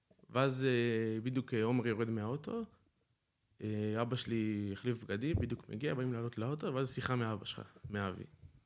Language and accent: Hebrew; Safed, Northern District, Israel; עכשיו, אני ילד, כן, כמו מושבני כזה, גדלתי בצפת, חצי כאילו ליד צפת